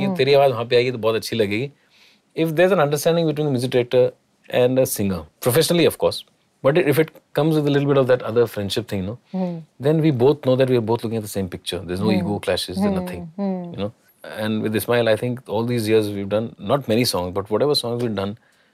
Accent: Delhi, India; So he got this record player in Delhi. I was born and brought up in Delhi.

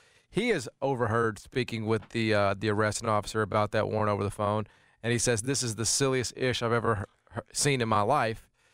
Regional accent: Memphis, Tennessee, United States; because where I'm from, we shoot at cops. I'm from Memphis, Tennessee.

